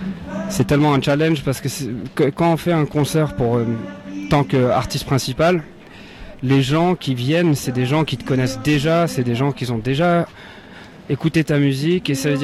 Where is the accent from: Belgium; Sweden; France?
Sweden; French is a second language; Déjà, faut le dire déjà aux gens qui écoutent que je viens de la Suède.